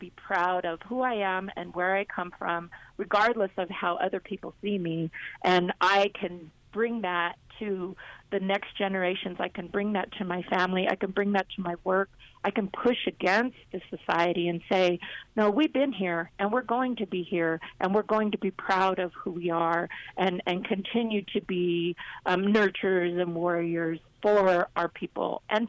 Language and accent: English; Denver, Colorado, United States; growing up in Denver, we were invisible or we were marginalized.